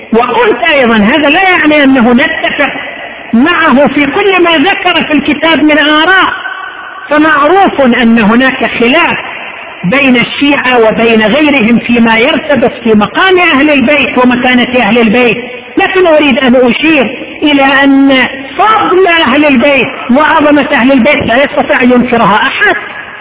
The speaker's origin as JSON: {"language": "Arabic", "town": "Qatif", "region": "Eastern Province", "country": "Saudi Arabia", "said": "حتى كان يوزع في المحكمة ايضا عندنا في القطيف"}